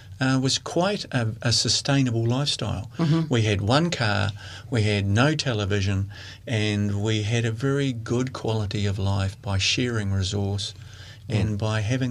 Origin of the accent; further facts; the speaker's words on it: Christchurch, Canterbury, New Zealand; I was born and raised in Christchurch in the late 50s